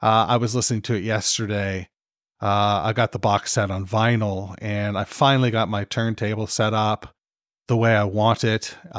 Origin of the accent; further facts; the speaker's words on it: Canada; I'm fucking Canadian.